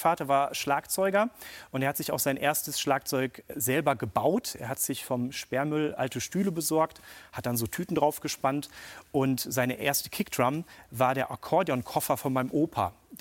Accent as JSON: {"language": "German", "country": "Germany", "tie": "born there", "said": "meine Eltern sind Spätaussiedler, kamen ein bisschen später nach Deutschland und ich bin dann in Deutschland geboren."}